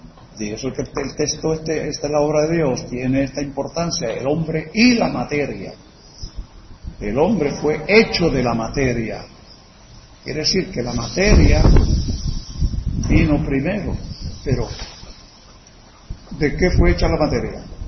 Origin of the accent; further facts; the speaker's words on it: Puerto Rico; aquí me criaron en Puerto Rico, y puedo distinguir esa diferencia en el idioma de cada región